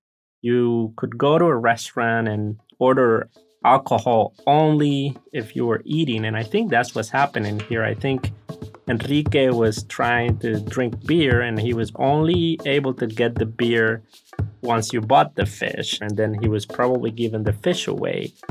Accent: Havana, Cuba; now in La Crosse, United States; Yes, I grew up in Havana, Cuba, and I have a very vague memory of the Mariel boat lift. I was 5 years old when it happened. I moved to La Crosse about 9 years ago

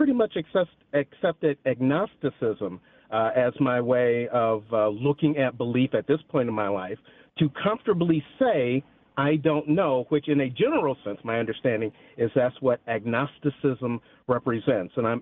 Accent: Indiana, United States; I am African American. I was raised in the United Methodist Church with my father being a United Methodist pastor in Indiana for a 30-year period. I am 53 years of age.

